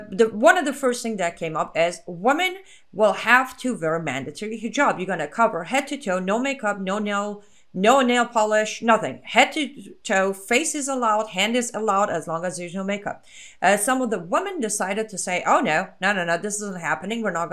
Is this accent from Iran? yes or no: yes; Iran; I come from Islamic Republic of Iran.